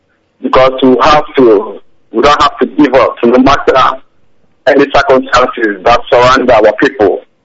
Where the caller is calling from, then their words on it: India; I'm calling from India.